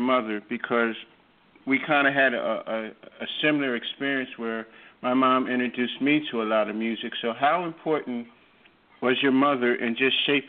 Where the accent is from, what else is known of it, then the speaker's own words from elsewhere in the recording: Philadelphia, Pennsylvania, United States; I'm born and raised in Philadelphia just like you.